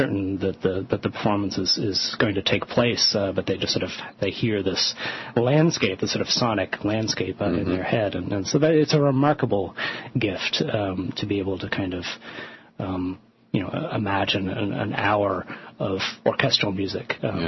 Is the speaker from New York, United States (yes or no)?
no; Washington, District of Columbia, United States; I grew up in Washington, mm-hmm.